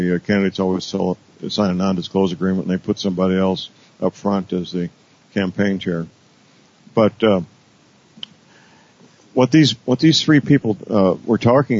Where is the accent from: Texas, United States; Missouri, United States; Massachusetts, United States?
Missouri, United States; St. Louis; a new district attorney, to look into everything from day one when it comes to General Flynn.